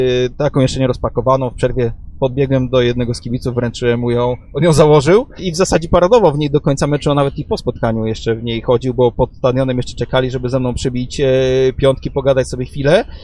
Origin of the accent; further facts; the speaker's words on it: Warsaw, Masovian Voivodeship, Poland; jestem z Warszawy, więc chodziłem na mecze